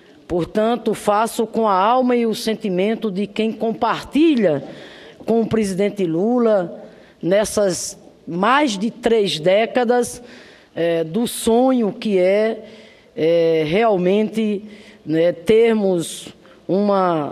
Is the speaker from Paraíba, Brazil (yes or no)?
yes; Paraíba, Brazil; also born or lived in Rio Grande do Norte; E faço isso como paraibana de origem que sou, como norte-riograndense que sou, como nordestina que sou.